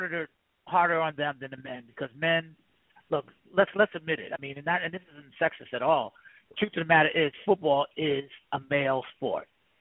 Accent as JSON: {"language": "English", "region": "New York", "country": "United States", "said": "you know, I'm a New Yorker, man."}